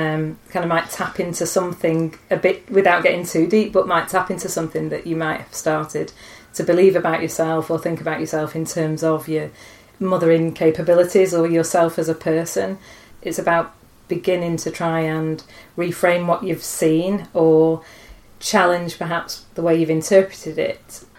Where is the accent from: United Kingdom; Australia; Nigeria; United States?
United Kingdom; Northern England; To put a UK spin on it, and even a Northern spin on it, this idea of bringing your own brass band